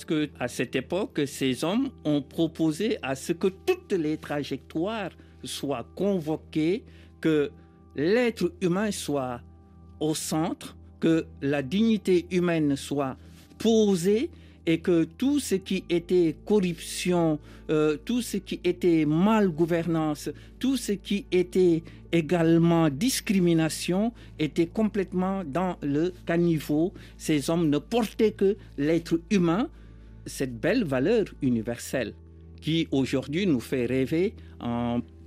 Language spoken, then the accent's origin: French; Fouta Toro, Senegal; born there; Et dans ma région, là où je suis né, au Fouta, ce régime pratiquait l'esclavage.